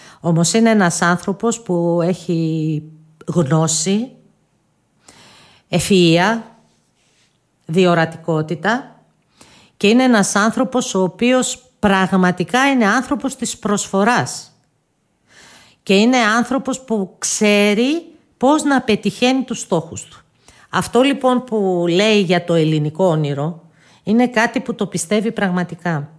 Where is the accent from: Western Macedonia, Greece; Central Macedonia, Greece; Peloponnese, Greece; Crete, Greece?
Western Macedonia, Greece; Kastoria; Και η Ελλάδα είναι η χώρα μου.